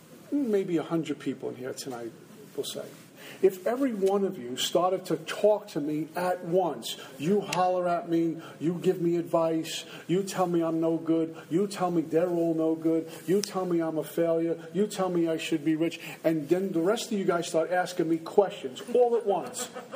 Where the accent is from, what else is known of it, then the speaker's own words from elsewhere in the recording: Brooklyn, New York, United States; You can tell I'm from Brooklyn, right?